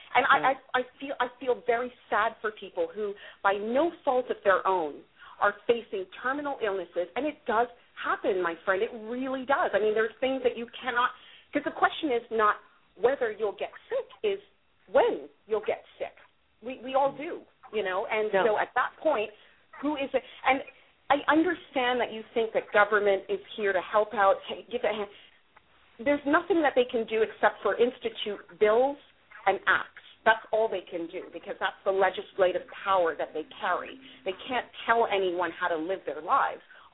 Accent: Canada; now in United States; as someone who's born and raised in Canada, what appalled me in coming to the United States was that people were literally left to die on the street

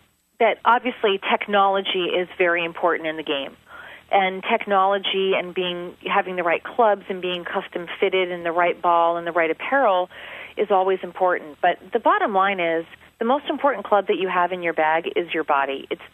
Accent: Philadelphia, Pennsylvania, United States; because you know, I was raised in Philadelphia, and at our country club, it would mean that my dad was coming off the golf course

